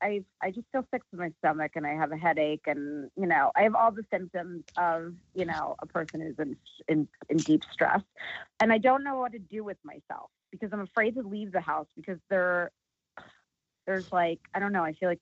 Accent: East Coast, United States; now in Los Angeles, United States; I grew up in the East Coast, which is also like a little bubble, you know, the Jersey, New York area, because it's all blue states.

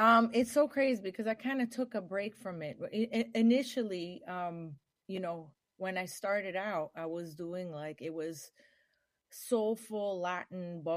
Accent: Montreal, Quebec, Canada; There's Brazilian, there's Cuban, there's everything mixed up in that. Born and raised in Montreal, Canada.

